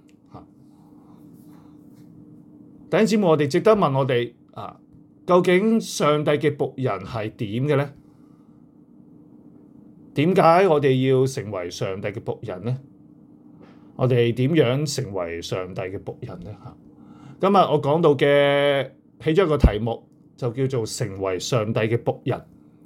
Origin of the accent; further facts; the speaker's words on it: Hong Kong; 我想我们香港人在这段期间里面，特别在这几个月里面，我们很感觉到苦